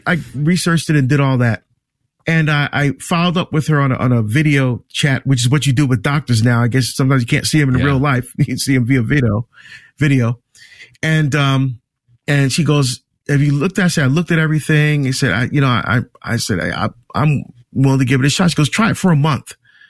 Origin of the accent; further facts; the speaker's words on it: New Jersey, United States; well, no, I'm from New Jersey, and I grew up on burgers and steak and hamburgers and bratwurst.